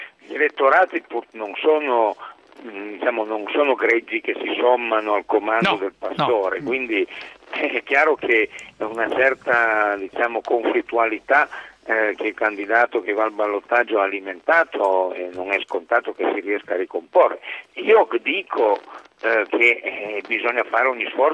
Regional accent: Turin, Piedmont, Italy; tendenzialmente è chiuso e riservato da buon piemontese, torinese

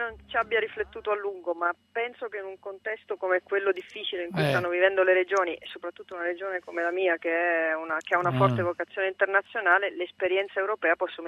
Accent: Rome, Lazio, Italy; born there; Sono nata a Roma

